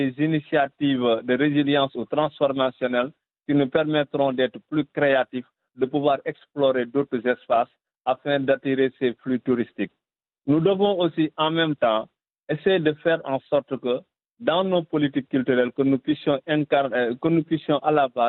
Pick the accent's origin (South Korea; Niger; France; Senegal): Senegal; je viens du Sénégal, je suis africain du Sénégal.